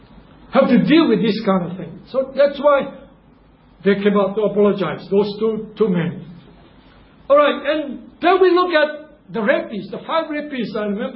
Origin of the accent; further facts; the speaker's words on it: Singapore; So what we do as a Singaporean, we respect authority.